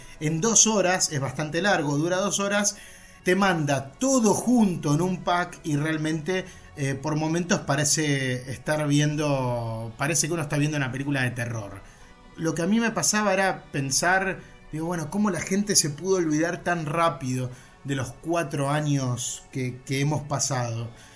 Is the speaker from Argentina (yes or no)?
yes; Argentina; soy argentino, viví los 4 años de la era Macri en la Argentina